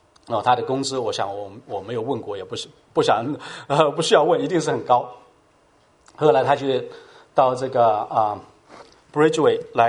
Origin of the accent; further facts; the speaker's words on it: China; 在我们中国人的眼里我们中国人叫什么？